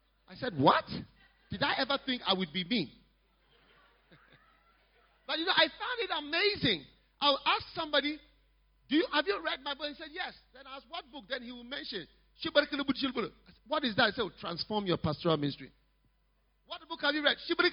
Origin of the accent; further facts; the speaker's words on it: Ghana; I'm not American. If I was American, it would even be different. But you see, I'm from Ghana. Africa.